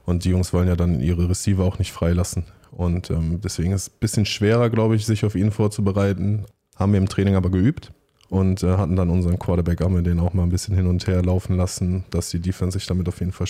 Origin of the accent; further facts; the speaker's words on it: Düsseldorf, North Rhine-Westphalia, Germany; Da muss ich ja eigentlich als Düsseldorfer jetzt sagen, dass Barcelona gewinnt.